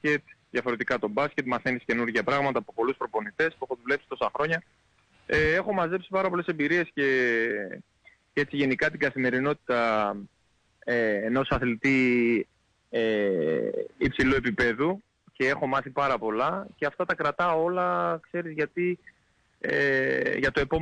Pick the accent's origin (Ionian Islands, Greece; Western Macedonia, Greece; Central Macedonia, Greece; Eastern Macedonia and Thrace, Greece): Central Macedonia, Greece; Kilkis; Επειδή ήμουν το πιο ψηλό παιδί στην πόλη μου στο Κιλκής